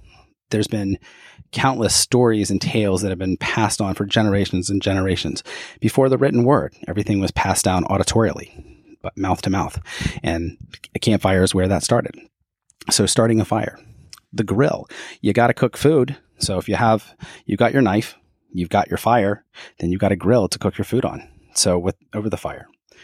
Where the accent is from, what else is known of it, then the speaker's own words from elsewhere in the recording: Kentucky, United States; Growing up in Kentucky, the Gasper River was a waterway that myself and my brother spent a lot of time on as junior high and high school, and even in college.